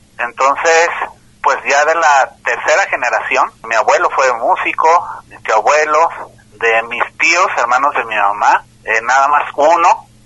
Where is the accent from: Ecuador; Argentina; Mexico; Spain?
Mexico; Colotlán, Jalisco; also born or lived in Guadalajara; Yo nací en Guadalajara, pues ya ves, la gente se trasladaba por mejores condiciones de los hospitales, y pero crecí también en Colotlán, Jalisco, allá pues prácticamente estudié y todo.